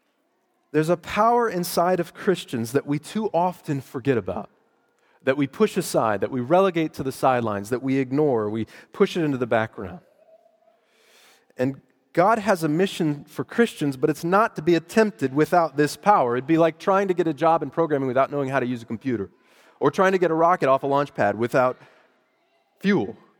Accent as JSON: {"language": "English", "region": "Texas", "country": "United States", "tie": "born or raised there", "said": "But I grew up in Texas, and so people knew what people from Louisiana were like."}